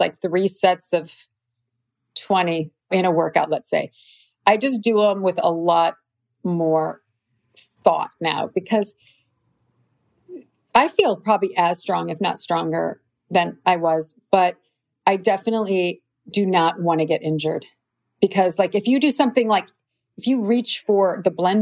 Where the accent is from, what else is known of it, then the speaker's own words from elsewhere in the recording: Midwest, United States; Plus just growing up in the Midwest, it's very hardworking, normal people.